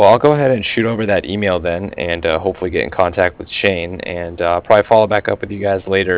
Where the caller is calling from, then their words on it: Cardiff, Wales, United Kingdom; I was calling from Cardiff